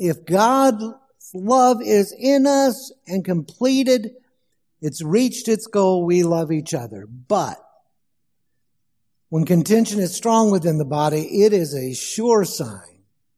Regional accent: Texas, United States; And in my home state, Northeast Texas, in 2021, for a large number of people, it still doesn't make sense.

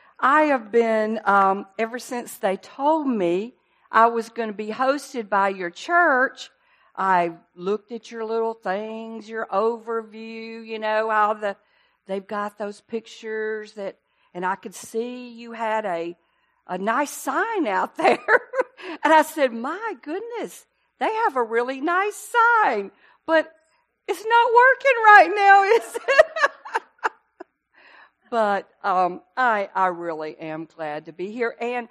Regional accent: Alabama, United States; We grew up in North Alabama.

